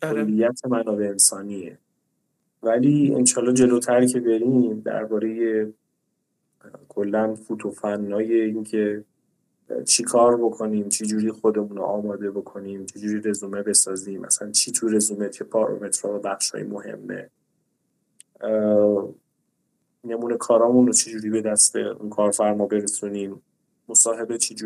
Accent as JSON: {"language": "Persian", "country": "Iran", "said": "ولی خب به هر حال ما ایرانی هستیم، راههایی بلدیم دیگه."}